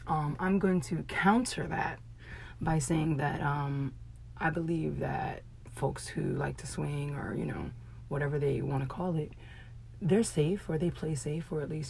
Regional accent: Brooklyn, New York, United States; I was born and raised in Brooklyn, and that's where I reside. In the Bronx now, but you know.

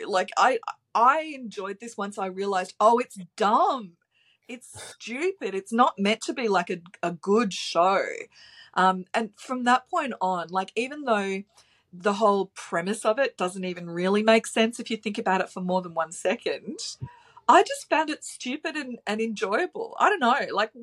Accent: Australia; because we're Australian

